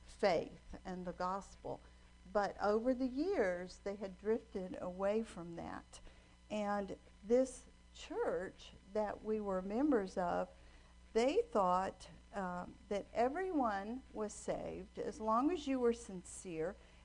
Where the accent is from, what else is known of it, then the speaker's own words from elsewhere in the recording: Atlanta, Georgia, United States; born there; I was born in Atlanta. I'm an only child.